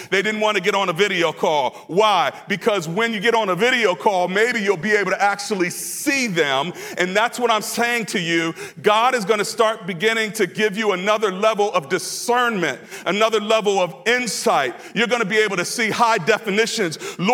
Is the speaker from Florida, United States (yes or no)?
no; Maryland, United States; It may have meant that I grew up in Prince George's County.